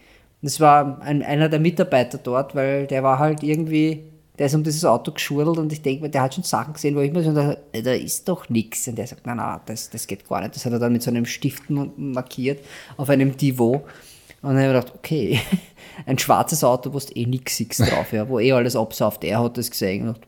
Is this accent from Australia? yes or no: no; Austria; als Österreicher.